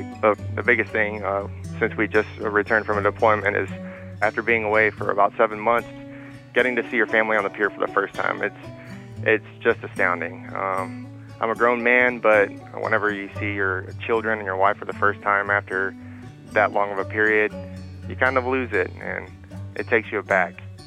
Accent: Sanford, Texas, United States; born and raised in Sanford, Texas, small hometown, about 3,636 people

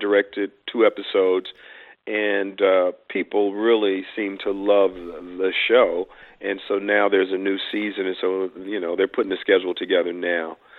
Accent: Hollywood, California, United States; Well, see, growing up in Hollywood, you know

